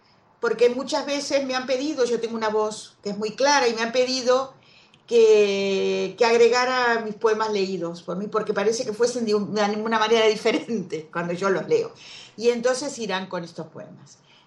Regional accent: Avellaneda, Buenos Aires Province, Argentina; born there; nací en Avellaneda, en la provincia de Buenos Aires, en 1945.

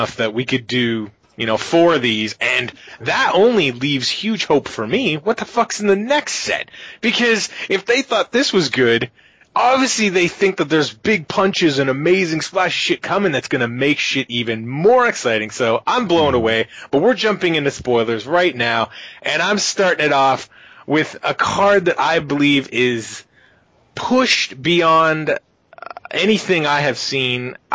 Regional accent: Canada; I'm from Canada, we got bears, I fought wolverines

